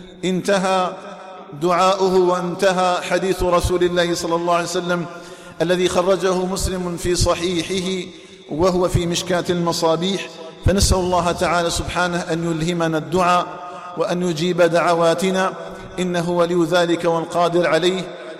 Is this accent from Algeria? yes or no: yes; Algeria; اللهم اجعل بلدنا الجزائر آمنا مطمئنا وسائر بلاد المسلمين.